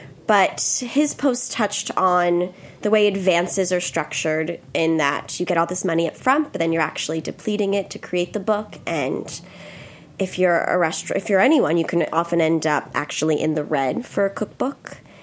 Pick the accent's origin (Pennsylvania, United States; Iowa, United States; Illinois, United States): Pennsylvania, United States; Philadelphia; I'm from Philadelphia, and he was going back that week to judge a talent show at Northeast High School, which is where my mom went.